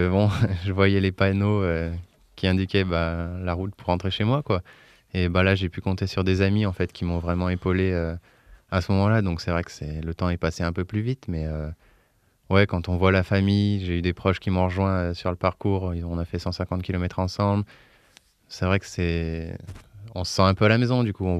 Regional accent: Auvergne-Rhône-Alpes, France

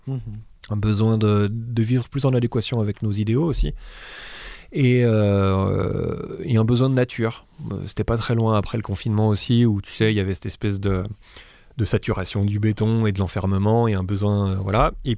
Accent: France; first language French; chanter dans ma langue maternelle, tout simplement. Alors j'ai des origines américaines, tout ça, ce qui fait que je prétextais l'anglais, mais si je me raconte pas d'histoire, en fait, je suis français, je lis des livres en français. Quand j'écris, j'écris en français.

